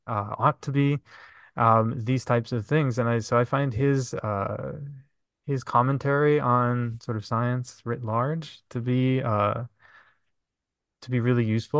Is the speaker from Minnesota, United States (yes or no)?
yes; Minneapolis, Minnesota, United States; So my dad was a PhD scientist at the University of Minnesota. And so I grew up in Minneapolis and.